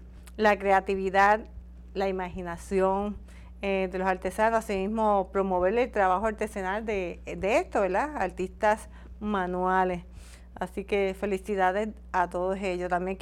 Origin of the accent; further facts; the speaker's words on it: Puerto Rico; Y nosotros como puertorriqueños